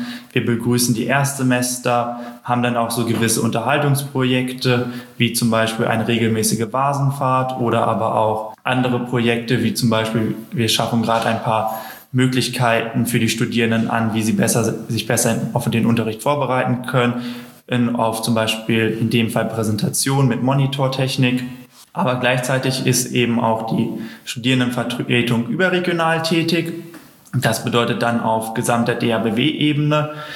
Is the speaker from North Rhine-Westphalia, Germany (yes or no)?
yes; North Rhine-Westphalia, Germany; ich komme aus Nordrhein-Westfalen